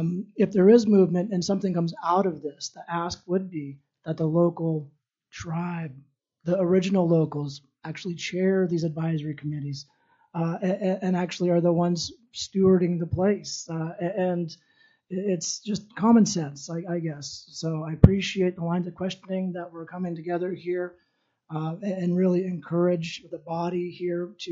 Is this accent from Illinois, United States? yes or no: no; Yakutat, Alaska, United States; he's a raven and I'm an eagle from Yakutat. And there's a reason why all of our communities and the indigenous people have been here so long.